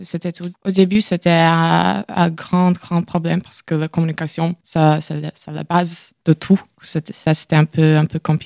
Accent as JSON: {"language": "French", "town": "Durbe", "region": "Courland", "country": "Latvia", "also_born_or_lived": "Liepāja", "second_language": "French", "lives_now": "Angers, France", "said": "Moi, je viens de la Lettonie. Je suis originaire de la plus petite ville de Lettonie, c'est Durbe. Mais après, j'ai déménagé. J'habitais à Liepāja, c'est la troisième plus grande ville de Lettonie."}